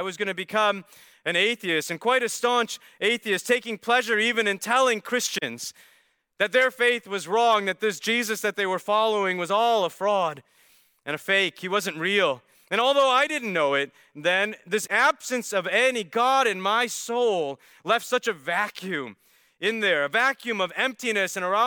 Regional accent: Chicago, Illinois, United States; I was born in Chicago and raised in a Hindu home

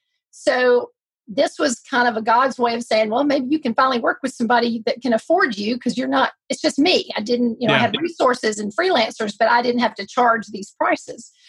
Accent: Alabama, United States; So I am from Alabama, born and raised here

